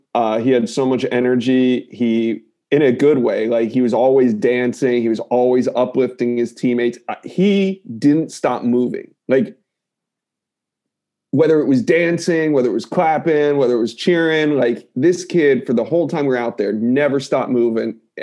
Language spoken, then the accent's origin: English; Maryland, United States; I recruit, I'm from Maryland and he's from Baltimore